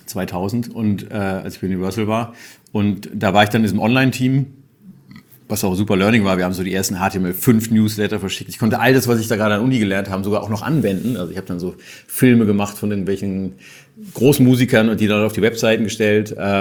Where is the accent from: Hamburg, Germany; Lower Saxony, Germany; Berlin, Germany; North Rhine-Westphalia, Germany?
Hamburg, Germany; Ich bin Hamburger